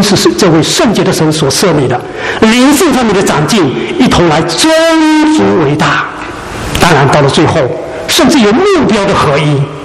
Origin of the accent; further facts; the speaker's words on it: China; 好像我们中国人也有说窈窕淑女，君子好逑